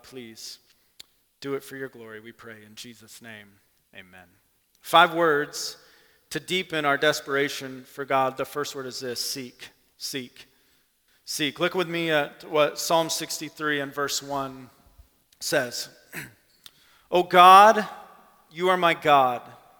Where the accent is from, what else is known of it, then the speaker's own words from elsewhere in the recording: Grand Rapids, Michigan, United States; I grew up in West Michigan, the Grand Rapids, Michigan area.